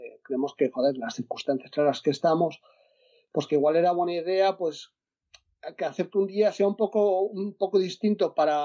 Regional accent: Asturias, Spain; yo soy de Asturias

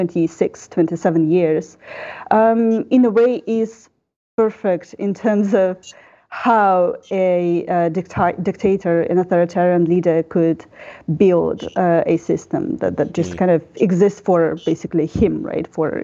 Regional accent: Belarus; I'm a journalist from Belarus

